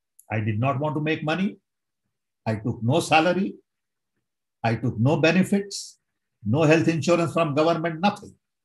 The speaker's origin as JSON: {"language": "English", "country": "India", "tie": "born or raised there", "said": "Growing up in India, you know your dad doesn't pay tax."}